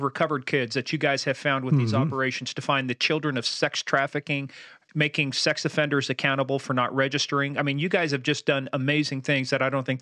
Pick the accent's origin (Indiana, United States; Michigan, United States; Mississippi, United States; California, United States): Indiana, United States; Mishawaka; I grew up in Mishawaka for a while. My dad taught ROTC out at Notre Dame.